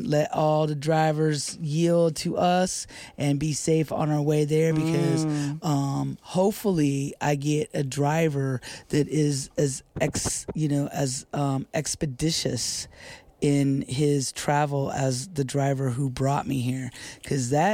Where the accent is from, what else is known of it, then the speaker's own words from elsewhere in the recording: Indiana, United States; And Tina, all the way from my home state of Indiana, my high school buddy.